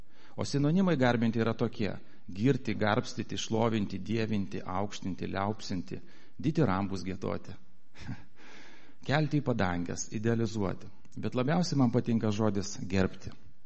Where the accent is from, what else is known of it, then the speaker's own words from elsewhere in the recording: Vilnius, Vilnius County, Lithuania; also born or lived in Klaipėda; iš Vilniaus, šiaip gimiau Žemaitijoje, Klaipėdoje, bet visą gyvenimą gyvenu Vilniui.